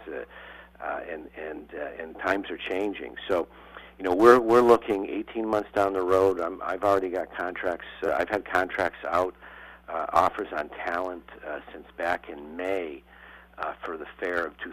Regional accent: West Springfield, Massachusetts, United States; I was born and raised in West Springfield, within walking distance of the fairgrounds.

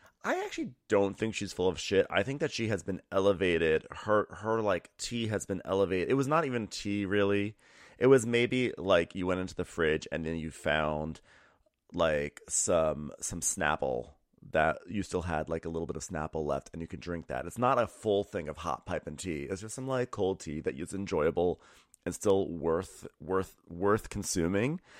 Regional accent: Canada; I'm Canadian, like, yes, don't forget.

